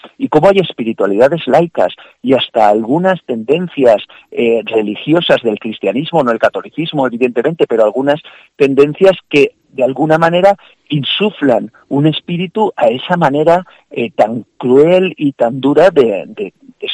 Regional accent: Valencia, Valencian Community, Spain; yo soy de Valencia

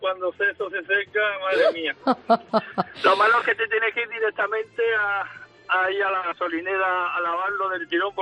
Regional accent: Nerja, Andalusia, Spain; Pues en Nerja, soy de Nerja.

